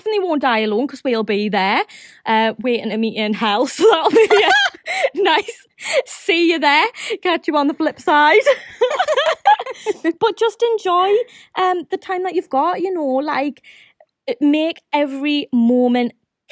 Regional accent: Newcastle, North East England, United Kingdom; And I don't know if that's because I'm from Newcastle.

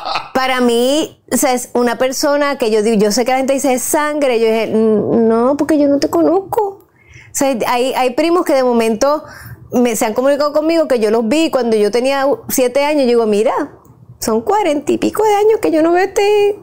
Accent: Puerto Rico; Pero yo me crié en Puerto Rico, donde mi abuela estaba en Yauco, que era la única que vivía, mi abuela y una tía en Yauco

